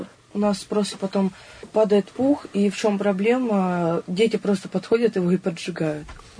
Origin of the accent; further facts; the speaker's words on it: Donetsk, Donetsk Oblast, Ukraine; я из Донецка.